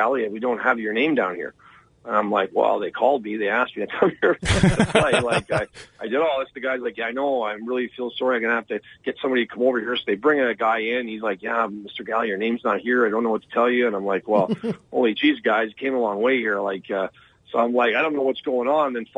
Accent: Montreal, Quebec, Canada; growing up in Montreal as a Bruin fan because of Bob Orr

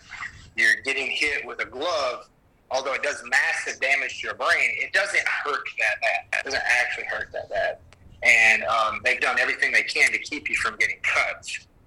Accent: Arkansas, United States; I'm not from this area. I grew up in Arkansas, actually, but I was coming down here to fight because there was no fighting in Arkansas.

